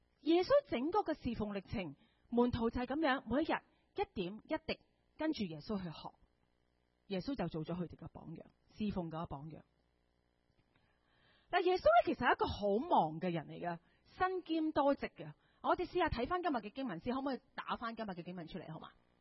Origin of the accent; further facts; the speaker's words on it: Hong Kong; 我哋作為一個香港人好似有時難啲去理解